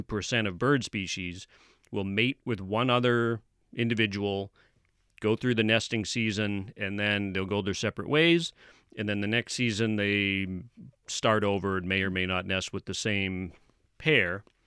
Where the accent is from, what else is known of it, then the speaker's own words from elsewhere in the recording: Brockton, Massachusetts, United States; You know, I grew up in Brockton. Not a lot of wilderness in Brockton, at least not the nature kind.